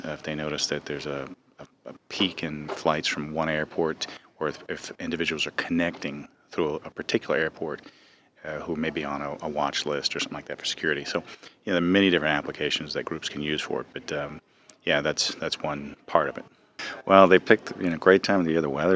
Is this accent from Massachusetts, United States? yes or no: yes; Boston, Massachusetts, United States; I'm from Boston, Massachusetts.